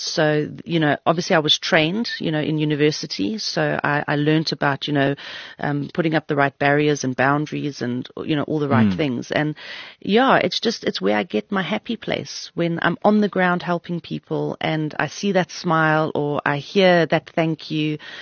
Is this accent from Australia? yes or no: no; Malawi; You know, I grew up in Malawi. That's where I was born.